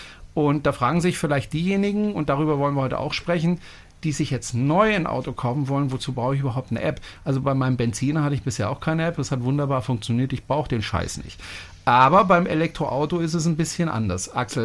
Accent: France; das ist ein französischer Name und ich bin Franzose

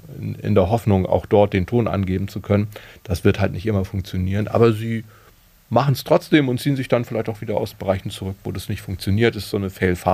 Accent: Germany; Denn immerhin bin ich ja Deutscher

